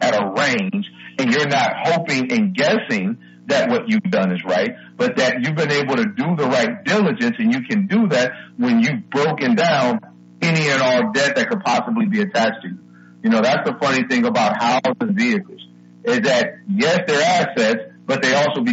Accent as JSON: {"language": "English", "town": "Detroit", "region": "Michigan", "country": "United States", "tie": "born or raised there", "said": "I'm glad that you was helping my hometown city, Motown, get better."}